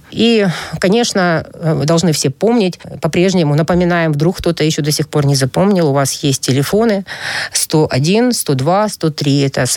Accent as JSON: {"language": "Russian", "region": "Crimea", "country": "Ukraine", "said": "Мы крымчане."}